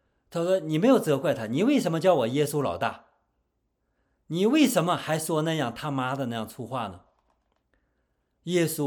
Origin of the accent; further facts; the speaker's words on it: China; 我们中国人一提三字经都知道什么意思